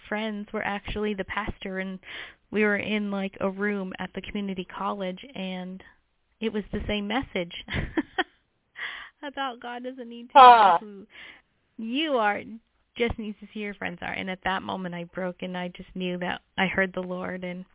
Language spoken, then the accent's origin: English; Las Vegas, Nevada, United States; I was born and raised in Las Vegas. My family moved here from the Philippines, pregnant with me, so my brother and my sister were born there, and I was the first one born here.